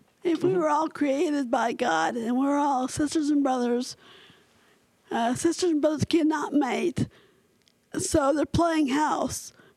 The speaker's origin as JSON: {"language": "English", "town": "Bloomington", "region": "Indiana", "country": "United States", "said": "Bloomington, Indiana."}